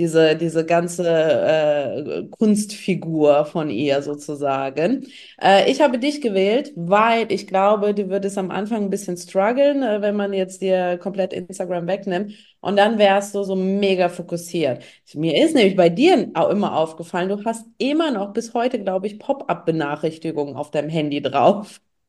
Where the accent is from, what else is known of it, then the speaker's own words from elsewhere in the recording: Saarbrücken, Saarland, Germany; Und ich komme aus Saarbrücken, aus der Hood sozusagen